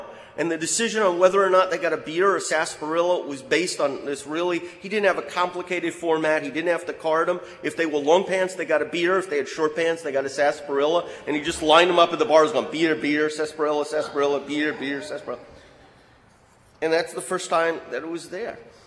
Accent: New York, United States; Now, I grew up in New York, and you don't stand on streetlights and street corners down by the docks at 4 a.m.

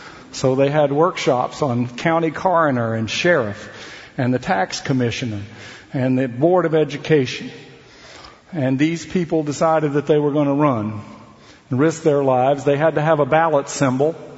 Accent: Atlanta, Georgia, United States; I was born in Atlanta, where Martin Luther King was born. I lived there, I grew up there, but I never even saw him in the flesh.

